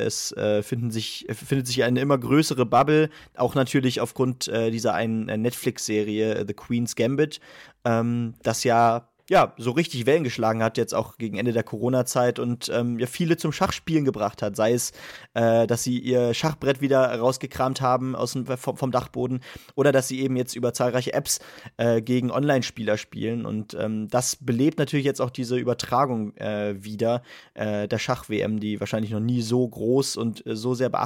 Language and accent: German; Germany; Und wir als Deutsche haben dann natürlich mit dem Jahr 1966 und dem historischen Wembley-Tor eine ganz besondere Verbindung zu diesem Stadion.